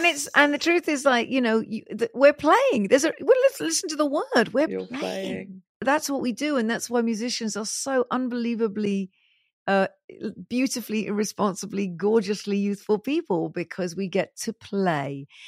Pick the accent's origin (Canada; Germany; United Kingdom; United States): United Kingdom; I'm a Brit and I live in Britain and I live here.